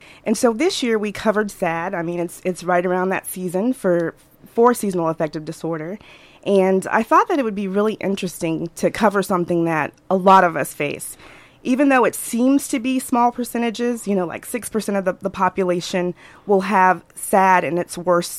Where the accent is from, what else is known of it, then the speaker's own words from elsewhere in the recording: Florida, United States; I'm from Florida, as many people that know me here know that, you know, I'm a Florida girl. So I'm used to a whole lot of sun.